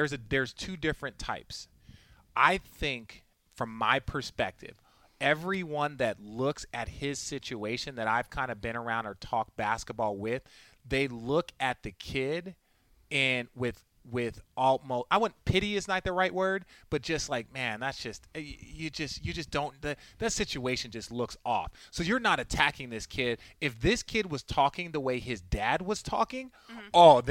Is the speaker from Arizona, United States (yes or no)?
yes; Phoenix, Arizona, United States; Now, I grew up in Phoenix.